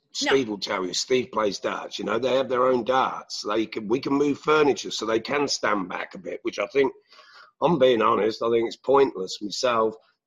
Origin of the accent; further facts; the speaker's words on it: Northampton, East Midlands, United Kingdom; Yeah, I'm from Northampton, yes.